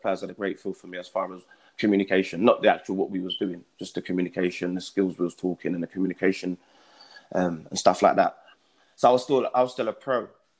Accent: London, United Kingdom; I'm from East London.

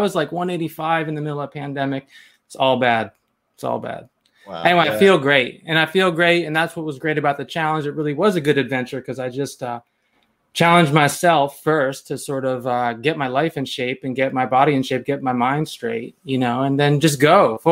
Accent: Berkeley, California, United States; also born or lived in Rhode Island; I grew up in Berkeley, but also in Rhode Island. I was born in Rhode Island and my dad lives there.

